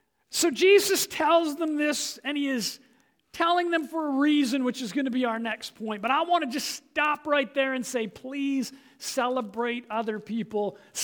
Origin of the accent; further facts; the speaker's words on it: England, United Kingdom; Now, I'm an Englishman, and there's something about being an Englishman, everything has to be proper, I think.